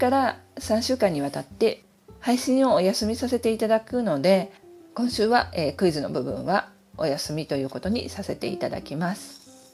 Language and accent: Japanese; Tokyo, Japan; 私の実家というのは東京なんですけれども